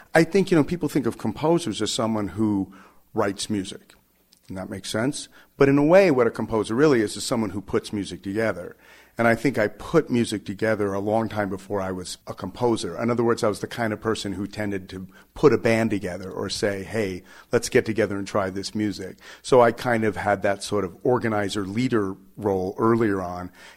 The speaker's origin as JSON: {"language": "English", "region": "California", "country": "United States", "tie": "born or raised there", "also_born_or_lived": "New York City / Arizona", "said": "I was born in New York City, and my parents were New Yorkers, but I wasn't raised there. They actually moved west when I was two. We moved to Arizona briefly. I don't really remember it. And then we moved to California."}